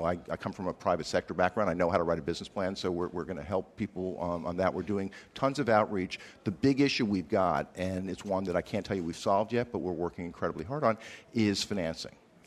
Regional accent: Brookline, Massachusetts, United States; I grew up in Brookline, and they did actually a really cool job of keeping the historical character

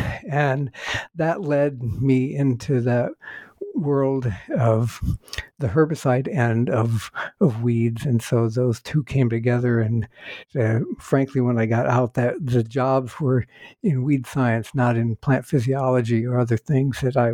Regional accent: Ohio, United States; born or raised there

